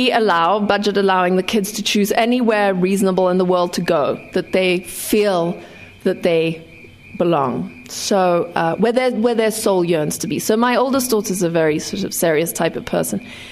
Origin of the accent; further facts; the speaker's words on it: Zimbabwe; also born or lived in Zambia; now in United States; and that has to do with growing up in Rhodesia and Zambia and Zimbabwe, countries that are not fans of freedom of speech